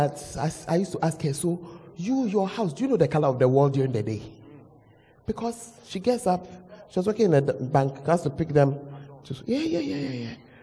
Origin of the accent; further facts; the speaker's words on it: Accra, Greater Accra, Ghana; moved away; I am a girl from Accra. I come from Ozu, and my husband is from Agbola around Jamestown. Please, we are gas. But for 37 years, we have not lived in Accra, and we don't plan to come back.